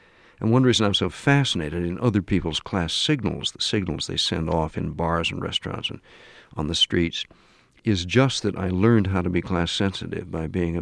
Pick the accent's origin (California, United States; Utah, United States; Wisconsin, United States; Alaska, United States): California, United States; Pasadena; born there; Another strong pull is the pull of the class into which I was born in Pasadena, California, which is like Westchester.